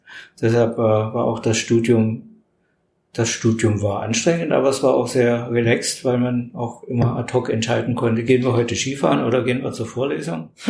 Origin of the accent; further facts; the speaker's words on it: Baden-Württemberg, Germany; accent: Swabian; Ich komme aus dem Süden Deutschlands, aus Schwaben. Ich bin ein richtiger Schwab